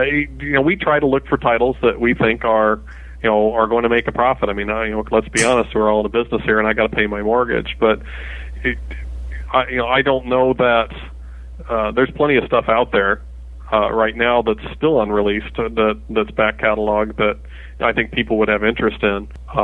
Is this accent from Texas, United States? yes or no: no; Iowa, United States; Well, firstly, I'm from Iowa, so we're going to be in Iowa somewhere.